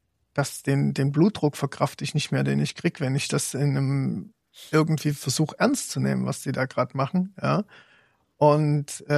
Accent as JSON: {"language": "German", "town": "Zwickau", "region": "Saxony", "country": "Germany", "tie": "born there", "moved": "as an adult", "said": "So mit 26 habe ich meine Koffer gepackt, bin aus Zwickau weg. Ich war in der Nähe von Zwickau, bin ich geboren"}